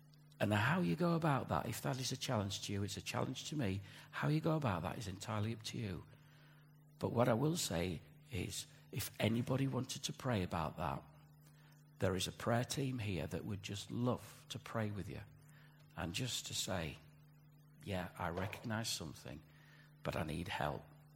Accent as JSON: {"language": "English", "region": "Yorkshire and the Humber", "country": "United Kingdom", "tie": "born or raised there", "said": "I was brought up in Yorkshire."}